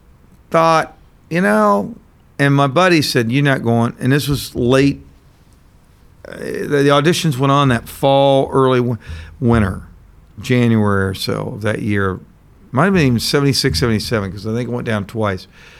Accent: Ohio, United States; moved away as an adult; also born or lived in Kentucky; now in California, United States; I used to say I was born in Kentucky, raised in Ohio, but grew up in California.

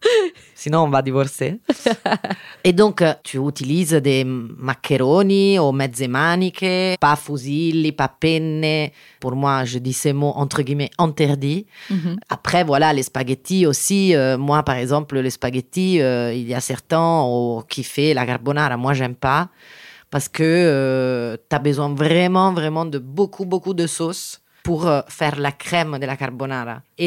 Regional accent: Rome, Lazio, Italy; French is a second language; Mais même, je suis romaine de Rome.

